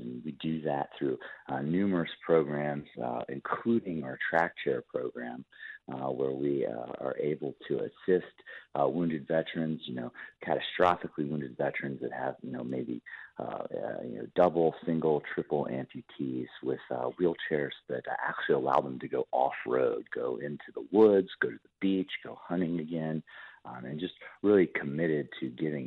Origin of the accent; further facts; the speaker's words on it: Annapolis, Maryland, United States; I'm originally from the Annapolis, Maryland area. So grew up right outside of D.C., kind of smack dab in the middle between Washington, D.C. and Baltimore, Maryland.